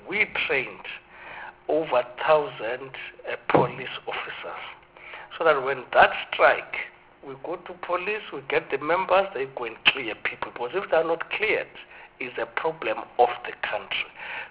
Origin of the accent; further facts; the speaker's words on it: South Africa; I'm a South African, but my chief is on that other side.